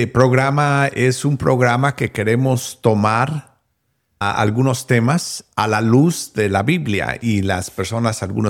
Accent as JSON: {"language": "Spanish", "country": "Mexico", "tie": "born or raised there", "said": "crecí en México. Mis papás eran misioneros en México."}